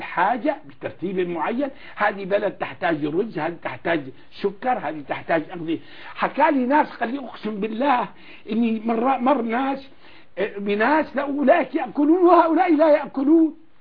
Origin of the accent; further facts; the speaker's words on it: Bahrain; وكذلك عندنا في البحرين